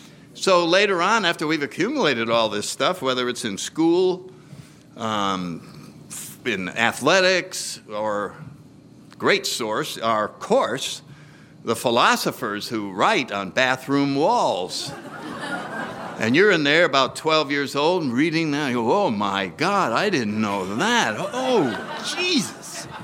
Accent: New Haven, Connecticut, United States; And so let me just start out by saying I grew up in New Haven, Connecticut in my 30s.

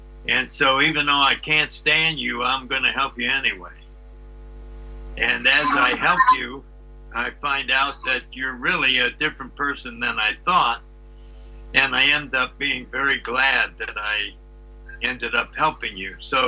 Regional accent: Connecticut, United States; I grew up in Connecticut, up in New England, and the one thing we knew up in New England was that we were smarter than the rest of the country.

